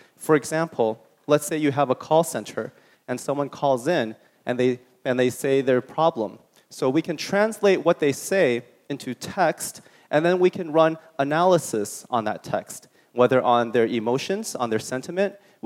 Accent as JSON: {"language": "English", "country": "Taiwan", "said": "since I'm from Taiwan, I would like to say a few quick words in Mandarin."}